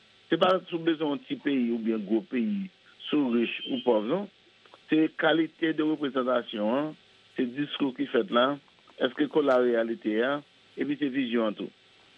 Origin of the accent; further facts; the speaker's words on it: Haiti; nous avons un problème vraiment en tant qu'Haïtien.